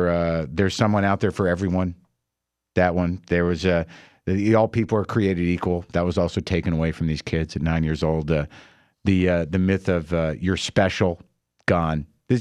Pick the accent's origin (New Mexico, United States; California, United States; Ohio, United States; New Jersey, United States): New Mexico, United States; Albuquerque; Well, I grew up in Albuquerque, so.